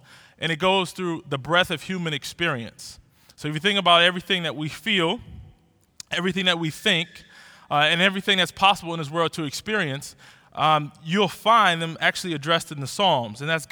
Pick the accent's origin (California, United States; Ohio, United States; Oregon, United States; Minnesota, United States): Ohio, United States; Cleveland; I always say I was born in Cleveland, I was raised in Cleveland, and I reproduced in Cleveland. So I'm all Cleveland.